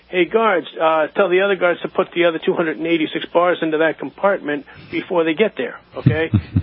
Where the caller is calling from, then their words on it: Hudson, New Hampshire, United States; from Hudson, New Hampshire.